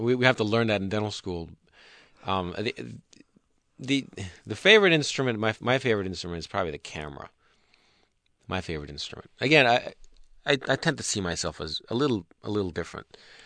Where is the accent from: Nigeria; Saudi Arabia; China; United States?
Saudi Arabia; born there; first language Turkish; English is a second language; Well, I was born with speaking Turkish because my family is Turkish. But I was born in Saudi Arabia to a Turkish family, so I spoke Arabic.